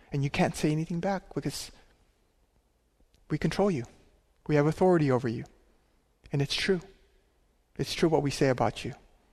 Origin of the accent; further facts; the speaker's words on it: Philippines; Growing up in the Philippines, and I believe this is fairly common in many of the Asian countries